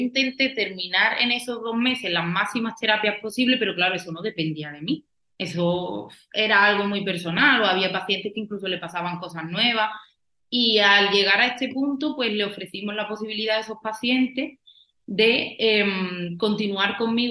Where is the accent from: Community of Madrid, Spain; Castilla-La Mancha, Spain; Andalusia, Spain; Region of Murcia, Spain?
Andalusia, Spain; Málaga; Yo soy de Málaga y yo estaba en Granada.